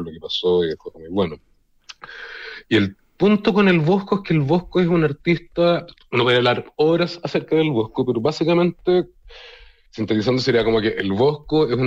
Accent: Chile; soy artista de Chile

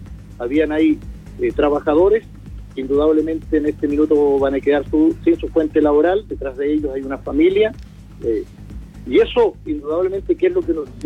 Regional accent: Chile; si todos somos chilenos, ¿por qué tenemos que estar buscando medidas de represión para solucionar problemas?

